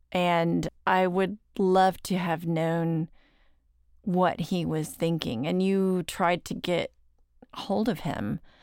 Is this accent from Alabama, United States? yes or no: no; Dallas, Texas, United States; I'm from Dallas.